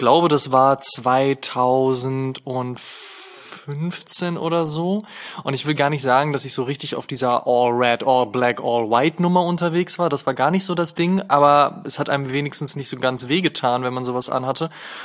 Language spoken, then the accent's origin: German; Münster, North Rhine-Westphalia, Germany; nach Münster gefahren, in meine alte Heimat